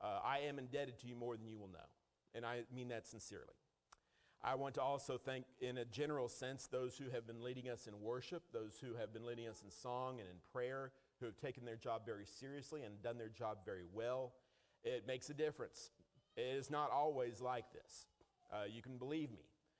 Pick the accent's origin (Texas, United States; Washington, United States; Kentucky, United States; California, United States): Texas, United States; I grew up in Texas, and in Texas, we are taught at a very early age to be hospitable.